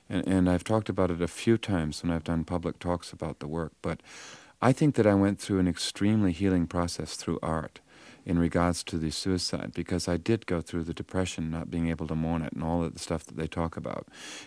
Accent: Boston, Massachusetts, United States; accent: New England; But my New England timing, my New England accent, my New England understatement was funny to all the New York Jews. If I had stayed in Boston and done them, no one would have laughed.

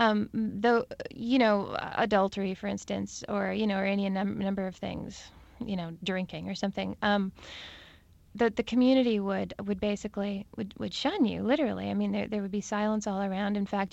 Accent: Steinbach, Manitoba, Canada; now in Montreal, Canada; I moved actually immediately from my hometown, which is called Steinbeck. I moved to Montreal, which, as you probably know, is a very cosmopolitan, you know, large urban center here in Canada, in the east and in Quebec.

